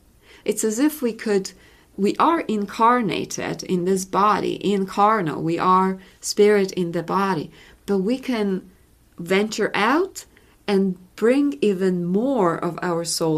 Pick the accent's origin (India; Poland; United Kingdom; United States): Poland; I grew up in Poland, as we said. And so that's all around me, Christianity, Catholic Church, especially Polish brand